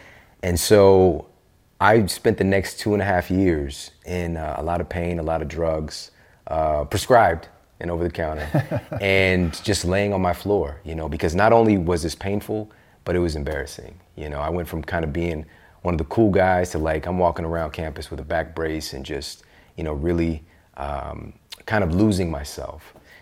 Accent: Midwest, United States; Yeah, especially I'm from the Midwest.

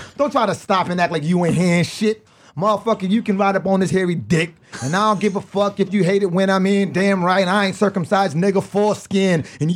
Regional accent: United States; born there; I'm born here, I'm fucking American

